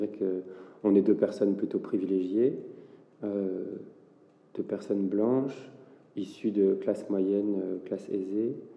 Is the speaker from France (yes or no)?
yes; Paris, Île-de-France, France; Moi j'étudie à Paris parce que j'ai grandi à Paris.